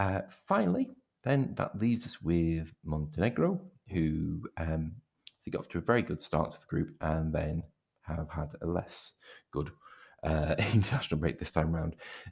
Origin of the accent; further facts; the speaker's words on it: Scotland, United Kingdom; As a Scotsman, I feel duty-bound to say that winning in Georgia isn't always a given.